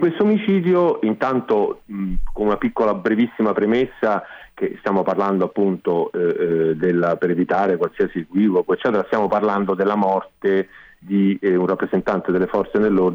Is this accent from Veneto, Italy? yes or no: no; Rome, Lazio, Italy; Sì, sono romano.